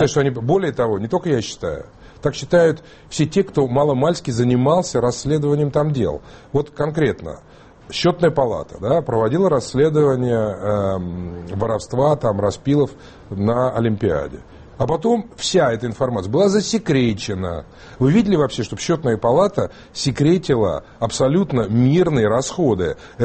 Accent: Sochi, Krasnodar Krai, Russia; я как уроженец Сочи вам говорю.

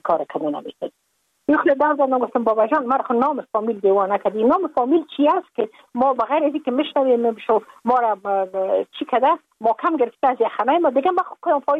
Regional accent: Afghanistan; moved away as an adult; now in United States

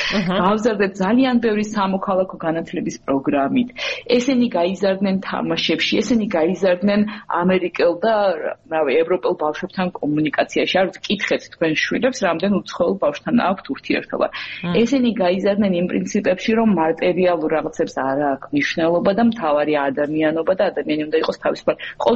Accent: Sukhumi, Abkhazia, Georgia; მე სოხუმიდან ვარ, სოხუმში აშენებული

